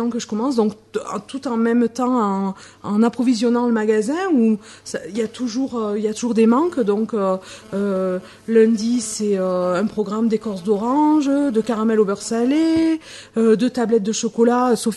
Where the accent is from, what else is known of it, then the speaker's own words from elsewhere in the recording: Langogne, Occitanie, France; Bah, je viens de la Lozère, de Langogne.